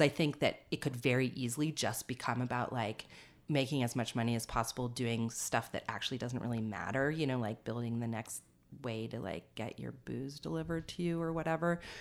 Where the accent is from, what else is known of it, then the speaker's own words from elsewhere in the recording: Boulder, Colorado, United States; I'm from Boulder, I was born here, and it's really different now